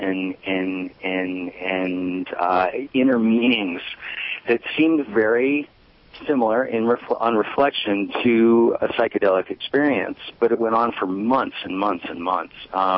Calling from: Santa Fe, New Mexico, United States; I'm in Santa Fe, New Mexico.

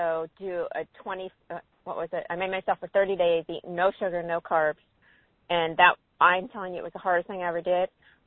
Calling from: Florida, United States; from Florida. … from Florida.

